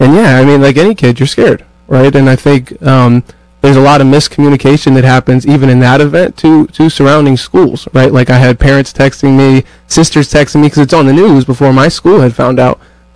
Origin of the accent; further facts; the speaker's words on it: Chardon, Ohio, United States; So Chardon, Ohio. So I grew up right outside of Cleveland. So, you know, it was a small kind of blue-collar town